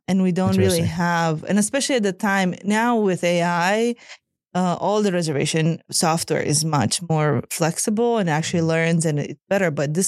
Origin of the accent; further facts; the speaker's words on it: Romania; now in United States; I have pledged allegiance to the United States flag, but I was born in Romania.